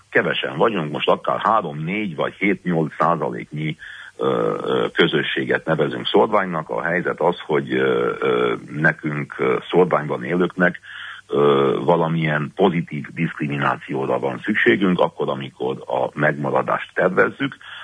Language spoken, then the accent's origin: Hungarian; Hunedoara, Hunedoara County, Romania; a vajdahunyadi NMDS választásokon vettem részt, és hát az én saját szülővárosomban